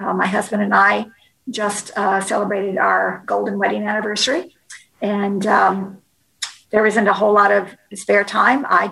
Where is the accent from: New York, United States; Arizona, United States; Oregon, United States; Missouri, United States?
Oregon, United States; now in Washington, United States; I came to Washington because I knew that there were no opportunities for young women in politics in my home state of Oregon.